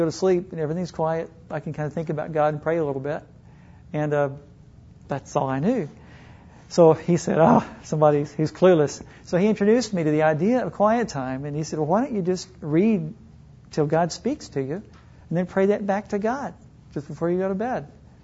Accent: Oklahoma City, Oklahoma, United States; I'm from Oklahoma City.

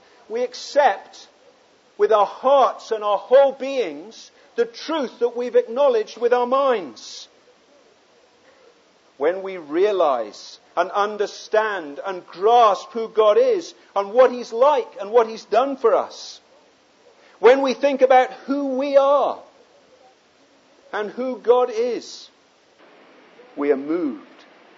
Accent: England, United Kingdom; I'm an Englishman. You know, the stiff upper lip and all of that.

